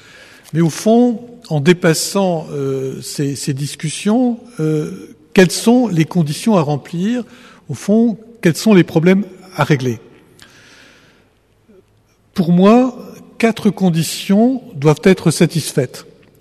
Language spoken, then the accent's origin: French; France; nous sommes, en tant que Français